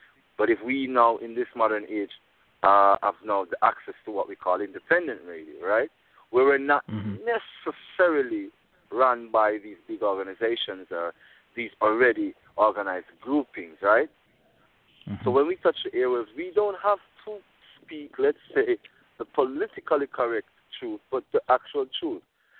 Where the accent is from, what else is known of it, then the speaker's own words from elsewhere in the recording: Jamaica; growing up in Jamaica